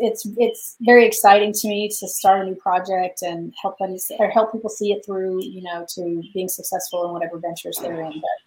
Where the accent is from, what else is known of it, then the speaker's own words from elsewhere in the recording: North Carolina, United States; moved away as an adult; So I grew up in the South, actually all over the South, majority of in North Carolina.